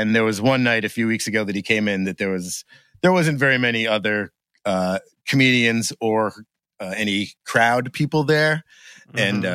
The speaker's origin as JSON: {"language": "English", "town": "Gardiner", "region": "Maine", "country": "United States", "tie": "born or raised there", "also_born_or_lived": "Boston", "said": "I grew up in Maine."}